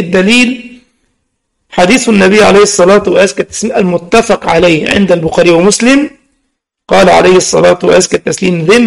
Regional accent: Egypt; مثلا بلدنا مصر بيجي لها مثلا آلاف مؤلفة من السياح كل سنة،

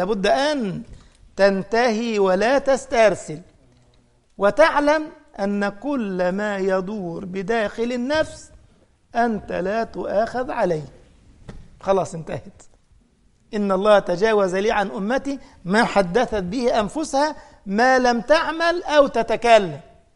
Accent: Egypt; accent: Egyptian; فأنا لما أقول بص أنا مصري، ها، فبلهجتي المصرية يعني ينظر.

